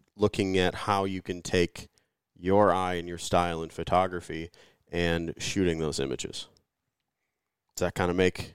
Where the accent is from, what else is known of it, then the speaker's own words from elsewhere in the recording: Wisconsin, United States; Hi, I'm from Wisconsin.